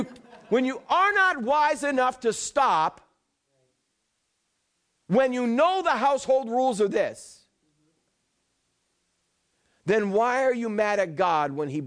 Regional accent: Boston, Massachusetts, United States; I said, Chad, get in the car. I'm a Bostonian.

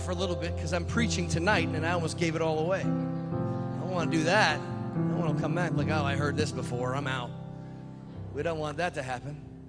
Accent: Canada; now in United States; I would say I'm Canadian, so don't pay attention to me, but I've almost been in the United States as long as I've been in Canada

